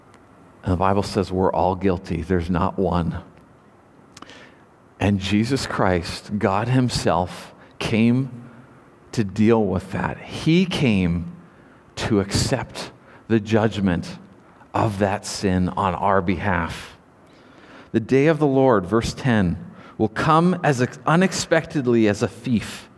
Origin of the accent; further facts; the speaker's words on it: Nanaimo, British Columbia, Canada; this international crew in port in Nanaimo in my hometown